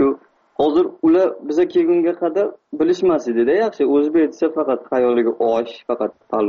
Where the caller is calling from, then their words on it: Almaty, Kazakhstan; Almaty, Qozog'iston.